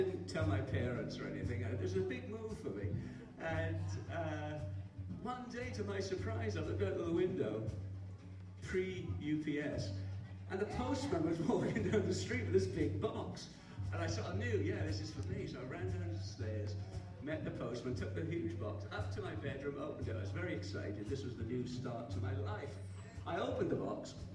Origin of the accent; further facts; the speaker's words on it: New York, United States; I was in Walmart, I live in upstate New York, I was in Walmart, and in my hometown